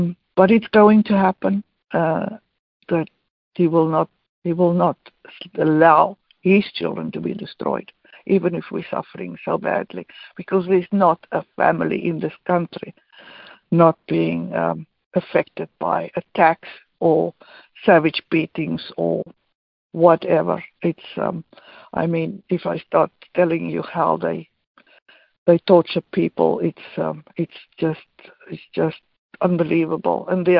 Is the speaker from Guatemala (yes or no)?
no; South Africa; So, being South African, oh, immediately, you know, apartheid or whatever.